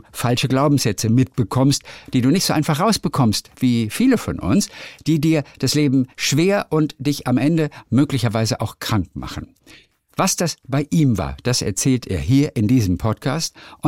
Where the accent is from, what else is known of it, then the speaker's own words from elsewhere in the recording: Northern Germany, Germany; ich komme aus Norddeutschland.